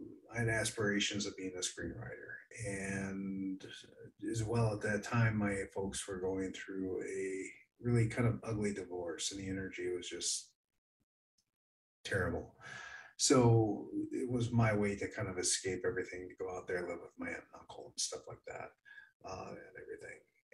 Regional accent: Wisconsin, United States; I grew up in Wisconsin, lived there for about 32 years, minus 9 months. I lived out in Southern California when I was 18, you know, with my aunt and uncle for a little bit.

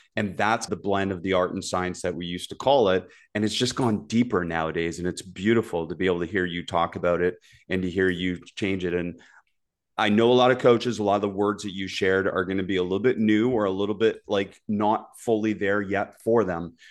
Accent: Toronto, Ontario, Canada; I'm a Jays fan. I grew up in Toronto.

